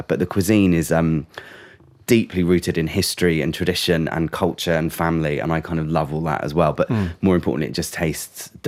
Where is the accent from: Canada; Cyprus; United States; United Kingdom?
United Kingdom; London; I grew up in London